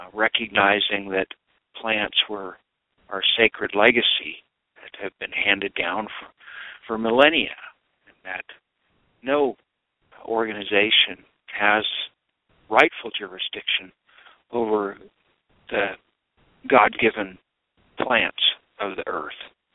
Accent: United States; welcoming me into the European conversation as an American in 2003.

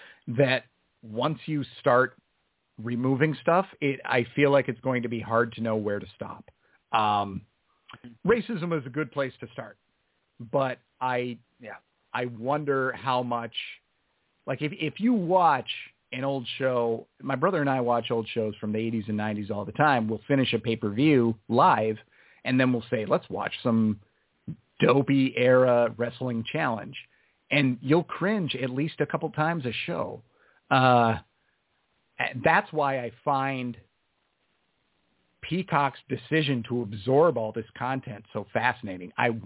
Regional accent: Minnesota, United States; I grew up in a town, a very small town, 4,000 people or a little under, in southern Minnesota.

